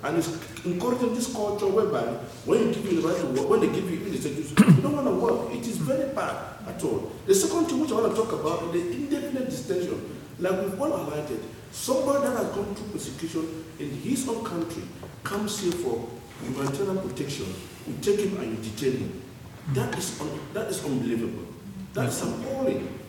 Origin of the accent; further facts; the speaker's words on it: Cameroon; moved away as an adult; now in United Kingdom; I am a refugee and I've got refugee status. I come from Southern Cameroon.